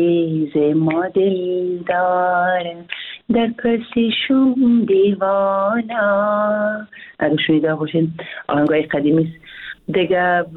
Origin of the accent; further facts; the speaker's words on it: Afghanistan; now in Hamburg, Germany; من خواه از افغانستان هستم، اما من از یک طرف پشتون هستم، از یک طرف هم تاجک هستم، مردوش هستم